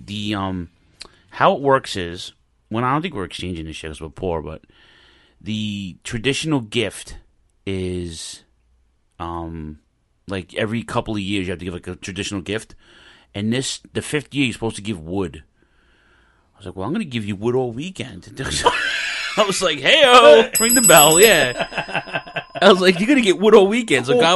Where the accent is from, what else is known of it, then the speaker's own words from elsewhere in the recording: New York, United States; I grew up in Queens, around the Brooklyn border, everybody knows.